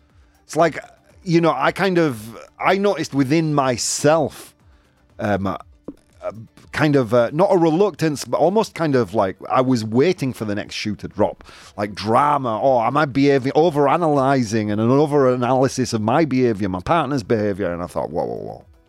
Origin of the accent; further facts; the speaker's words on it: England, United Kingdom; I'm English.